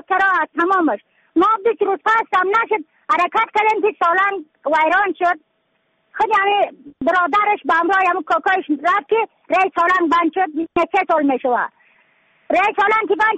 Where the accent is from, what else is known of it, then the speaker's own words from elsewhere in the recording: Badakhshan, Afghanistan; از بدخشان هستم، مرکز بدخشان،